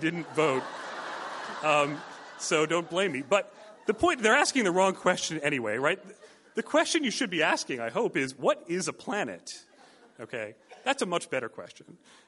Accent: New York, United States; But I grew up outside of New York City, and there wasn't actually a lot to see there.

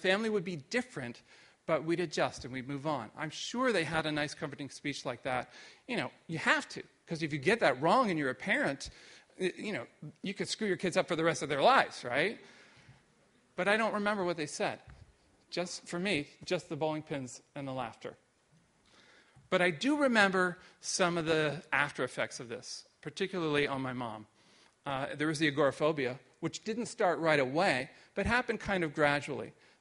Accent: Wheaton, Maryland, United States; of my time when I was growing up in Wheaton, Maryland, my mother was an agoraphobic, which meant basically that she never left the house.

